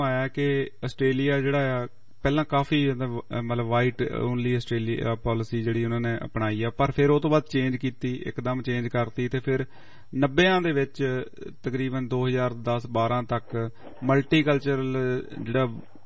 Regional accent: Punjab, India; ਪੰਜਾਬ ਦੀ example ਲੈ ਲਈਏ ਕਿ ਅਸੀਂ ਉੱਥੋਂ ਦੇ ਜੰਮੇ ਪਲੇ ਆ

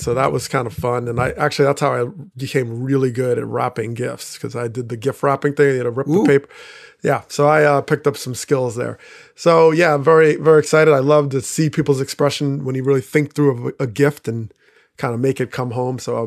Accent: New Jersey, United States; I grew up in Jersey, so that means I was always near a mall at some point.

